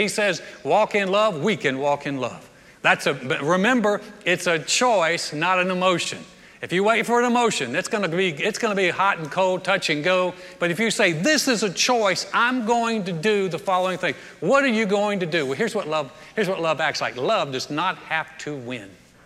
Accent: North Carolina, United States; I was from North Carolina.

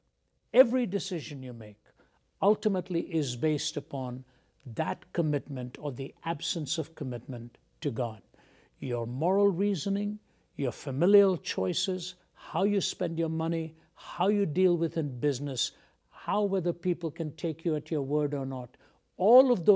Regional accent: India; For example, I come from India, where traffic is the topic of songs.

